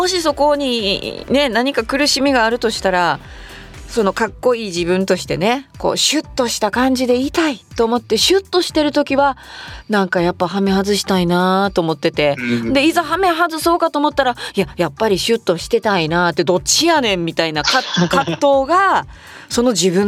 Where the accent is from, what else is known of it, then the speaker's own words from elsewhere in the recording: Kansai, Japan; 関西出身としてアホなおばちゃんとして受けたいっていう気持ちと、